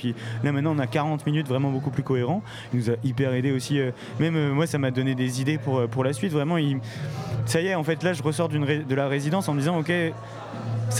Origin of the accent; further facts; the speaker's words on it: Lorient, Brittany, France; nous, on vient de Lorient, donc évidemment, on voulait faire une release party à Lorient.